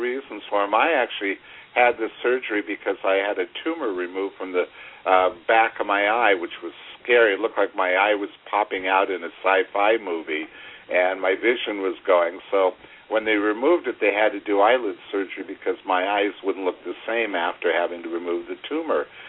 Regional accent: Hollywood, California, United States; This has been a problem in Hollywood since I was a child growing up in Hollywood.

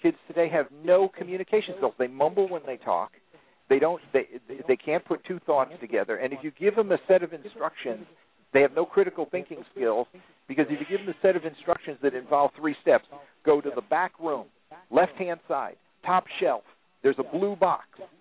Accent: Connecticut, United States; I was raised up north in Connecticut. And when I walked into stores as a kid back in the 50s

